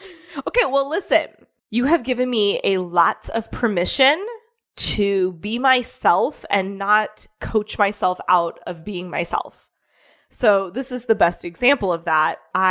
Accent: Midwest, United States; I grew up poor in the Midwest.

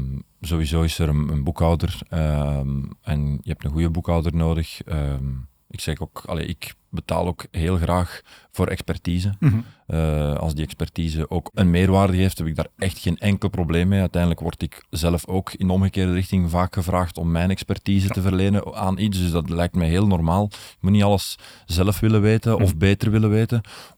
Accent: Breendonk, Antwerp, Belgium; ik ben van Breen ook afkomstig bij Moordgat.

